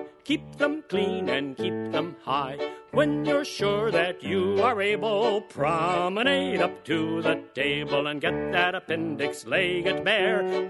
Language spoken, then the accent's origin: English; Brazil; I grew up in Brazil